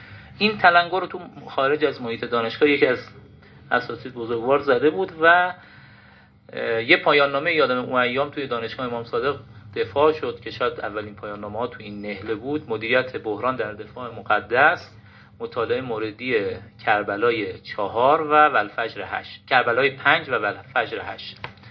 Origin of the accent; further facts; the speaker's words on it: Mashhad, Razavi Khorasan, Iran; ما مثلا مشهدی هستیم